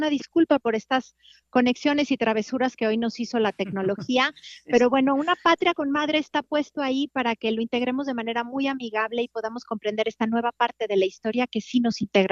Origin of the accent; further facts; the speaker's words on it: Mexico; no comprendo por qué nos cuesta tanto trabajo como mexicanos vivir solo de leyendas versus contarnos la verdad